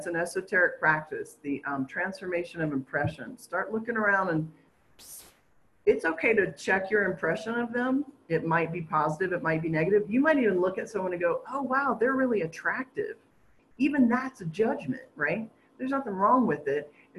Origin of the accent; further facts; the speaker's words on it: United States; moved away; I come from the States where you got to pick up after yourself.